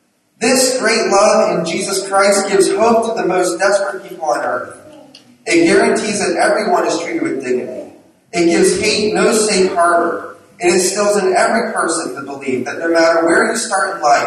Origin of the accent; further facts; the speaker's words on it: United States; I am grateful for many of the things as an American.